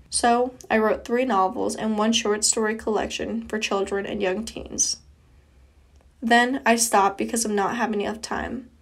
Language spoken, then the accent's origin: English; Douarnenez, Brittany, France; also born or lived in Paris / Quimper / Rennes / Baltimore; I'm 74 years old. I was born in Douarnenez, where I currently live. Before my hometown, I lived here and there. Paris, Quimper, Rennes, Baltimore and the Mont of Arre.